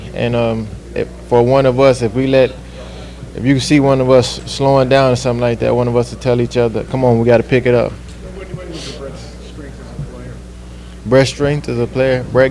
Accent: Tulsa, Oklahoma, United States; I'm from Tulsa, Oklahoma.

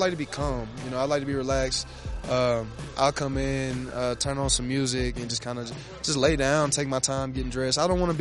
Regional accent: Kansas City, Missouri, United States; I chose 56 because where I grew up in Kansas City.

